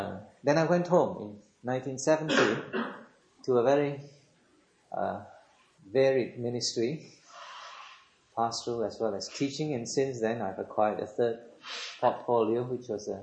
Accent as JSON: {"language": "English", "country": "Singapore", "tie": "born or raised there", "moved": "as an adult", "said": "I come from Singapore, was born there and grew up there, and was a member of the Bible Presbyterian Church"}